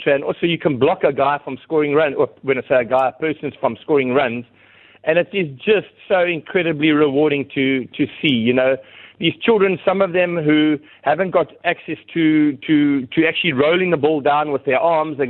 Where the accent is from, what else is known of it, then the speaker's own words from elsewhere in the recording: South Africa; We South Africans are passionate about the game.